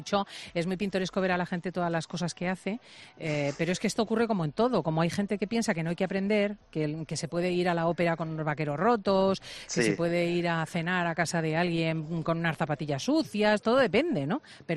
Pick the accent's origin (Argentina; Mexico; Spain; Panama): Spain; nuestros reyes son más espontáneos, como también somos los españoles